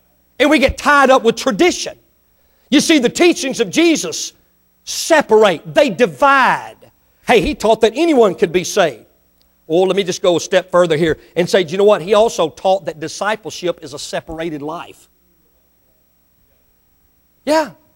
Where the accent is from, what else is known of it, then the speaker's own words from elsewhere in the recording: Mississippi, United States; born there; I'm not real smart. I was born in Mississippi. I did graduate school though.